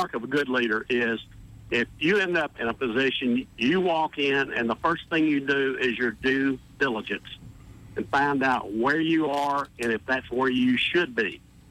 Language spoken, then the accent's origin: English; Montgomery, Alabama, United States; except I was born and raised in Montgomery, and I hate to see it going to the pot.